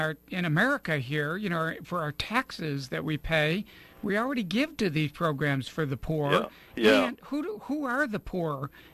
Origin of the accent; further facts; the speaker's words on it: New York, United States; I'm originally from New York as well, from the western New York.